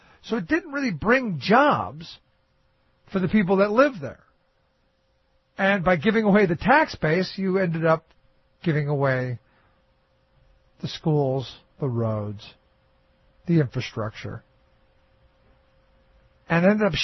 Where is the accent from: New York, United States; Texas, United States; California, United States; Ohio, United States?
Ohio, United States; Cleveland; I remember growing up in Cleveland in the 80s